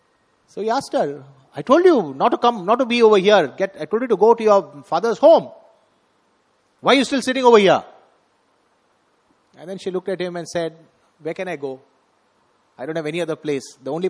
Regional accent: India; proud to say that we are Indians

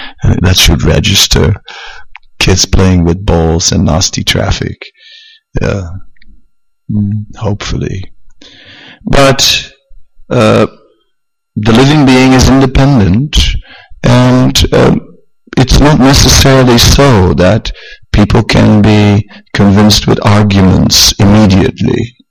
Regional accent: Netherlands; Yeah, I'm also from the Netherlands.

